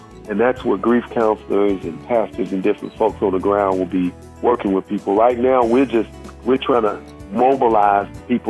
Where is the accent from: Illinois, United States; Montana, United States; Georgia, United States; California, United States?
Illinois, United States; Chicago; Even though it's a major metropolitan, I'm from Chicago. It's not like Chicago's transit system.